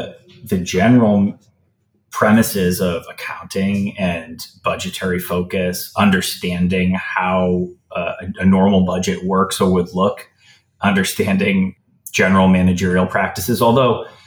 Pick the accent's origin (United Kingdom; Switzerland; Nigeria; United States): United States; Milton, Massachusetts; also born or lived in Atkinson, New Hampshire; I grew up in Milton, Massachusetts and Atkinson, New Hampshire. My dad lived in New Hampshire. My mom lived in Massachusetts. And I kind of went back and forth.